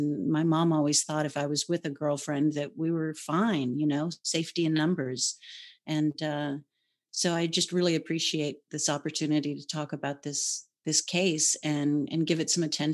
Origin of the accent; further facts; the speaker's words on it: Hawaii, United States; I was born and raised in Hawaii and did that for a while and went to college at the same time